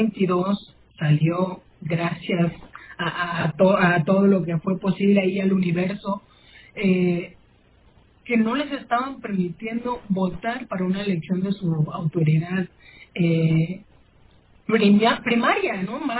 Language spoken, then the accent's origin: Spanish; Mexico; somos muy mexicanos como cualquier otro, pero tenemos otras realidades, otros contextos y otras necesidades.